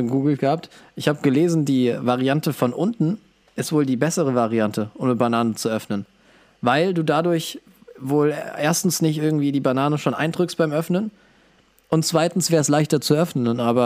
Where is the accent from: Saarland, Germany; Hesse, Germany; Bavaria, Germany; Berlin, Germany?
Hesse, Germany; Offenbach; und ich komme aus Offenbach